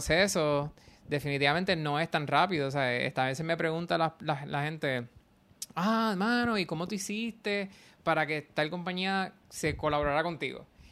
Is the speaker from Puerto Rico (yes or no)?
yes; Puerto Rico; de Puerto Rico, tú no me conoces, nadie me conoce